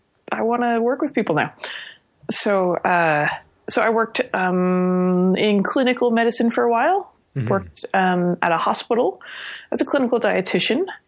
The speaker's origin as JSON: {"language": "English", "region": "New Jersey", "country": "United States", "tie": "born or raised there", "lives_now": "Canada", "said": "I grew up in New Jersey. I'm actually from the States, even though I am now a proud Canadian."}